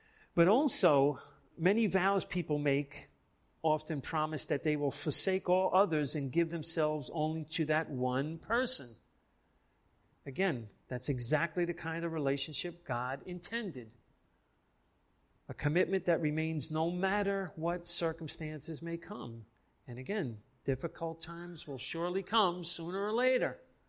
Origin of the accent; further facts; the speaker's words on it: Bayonne, New Jersey, United States; growing up in Bayonne and seeing these old Italian ladies in the neighborhood dressed in black all the time.